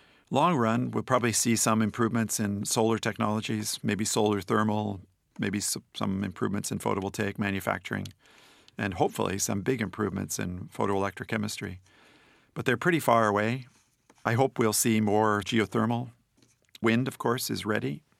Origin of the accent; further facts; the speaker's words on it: United States; So, as an American, a profligate energy user, United States uses 25% of world energy.